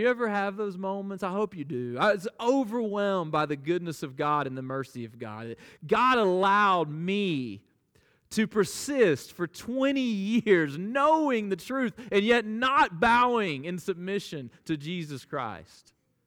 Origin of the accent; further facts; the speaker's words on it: Alabama, United States; I grew up in the Bible Belt, South Alabama, and I grew up hearing the gospel all the time, and I never questioned it.